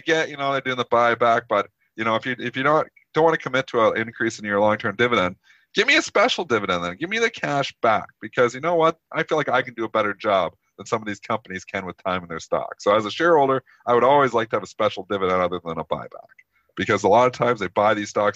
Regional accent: Canada; Being a Canadian investor

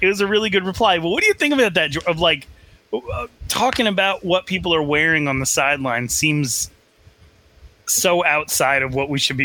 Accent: Phoenix, Arizona, United States; Like, y'all, I'm from Phoenix, where they leave babies in the car with the windows rolled up.

